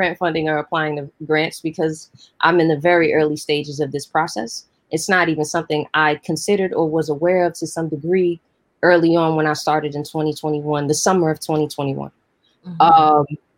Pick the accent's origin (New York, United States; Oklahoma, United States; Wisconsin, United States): New York, United States; Harlem; because I'm from Harlem